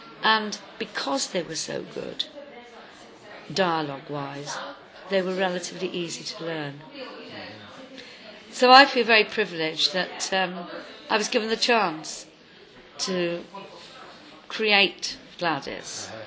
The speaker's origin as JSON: {"language": "English", "region": "Wales", "country": "United Kingdom", "tie": "born or raised there", "said": "as I grew up in the Valleys during the 50s"}